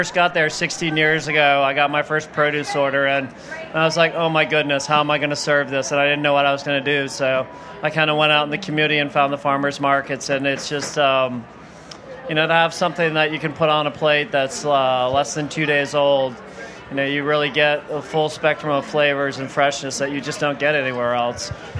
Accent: Rhode Island, United States; now in Charlotte, United States; No, I grew up in Rhode Island, yeah. So moving to the South was a big change for me.

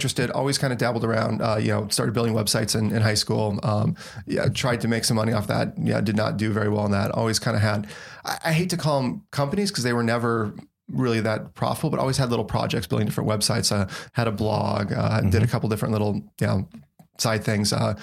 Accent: Montana, United States; I grew up as far away from New York City as I possibly be in rural Montana. You know, four cars on the road was traffic growing up.

